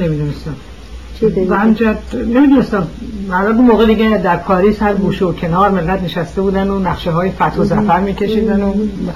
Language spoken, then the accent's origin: Persian; Iran; moved away as an adult; من حکومت بازرگان بود که از ایران اومدم بیرون.